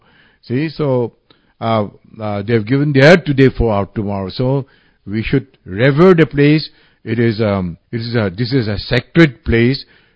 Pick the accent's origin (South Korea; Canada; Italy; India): India; Kohima, Nagaland; I was born there in the Kohima War Cemetery, where my father, we have our cemetery bungalow. I was born there, brought up there